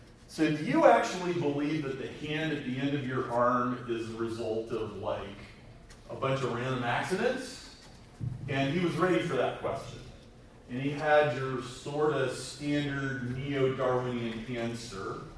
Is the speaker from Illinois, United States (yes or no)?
yes; Chicago, Illinois, United States; I'm delighted that you're here. I'm from Chicago.